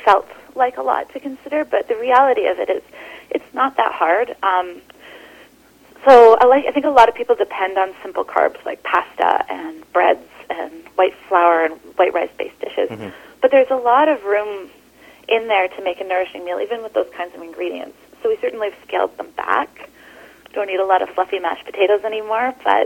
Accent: Surrey, British Columbia, Canada; now in Vancouver, Canada; I grew up in Surrey, which is a great Indian food, large, vibrant Indian community

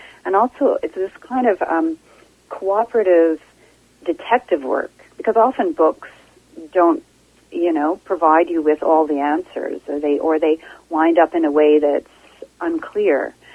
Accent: Ontario, Canada; I grew up in Prince Edward County in Ontario

